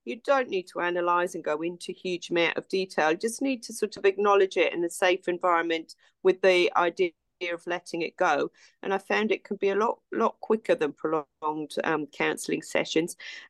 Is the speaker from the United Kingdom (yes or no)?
yes; London, United Kingdom; I was born and brought up in North London and then was a GP in Watford